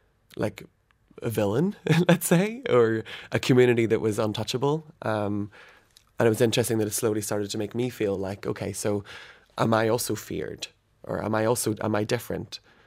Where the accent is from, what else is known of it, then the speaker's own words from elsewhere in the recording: Belfast, Northern Ireland, United Kingdom; Mostly I grew up with the casual bomb scare, the blocked roads and like the communities that you weren't allowed to go near, or roads you couldn't walk down.